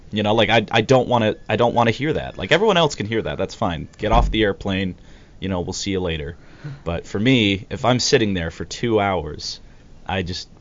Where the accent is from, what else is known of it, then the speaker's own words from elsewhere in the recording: Miami, Florida, United States; The Dolphins. I grew up in Miami, so I have lots of loyalty for the Dolphins